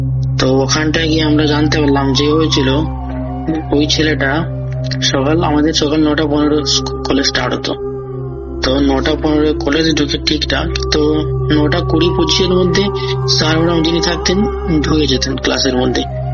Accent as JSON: {"language": "Bangla", "region": "Tripura", "country": "India", "tie": "born or raised there", "lives_now": "Kolkata, India", "said": "আমার বাড়ি ত্রিপুরাতে, কিন্তু বর্তমানে কর্মরতরে আমি কলকাতাতেই থাকছি।"}